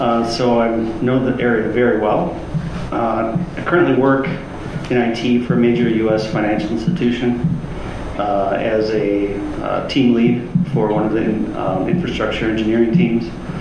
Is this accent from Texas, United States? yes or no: no; Eagle, Wisconsin, United States; I live in the Fairwind subdivision here in Mequonago. Spent most of my life in the Mequonago area. I grew up in Eagle. I've lived in the village for close to 10 years and in the town of Mequonago for another 12.